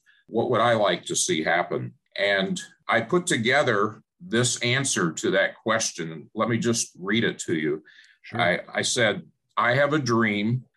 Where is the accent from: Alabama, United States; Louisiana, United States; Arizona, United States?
Arizona, United States; Phoenix; I grew up in Phoenix. My background was big church.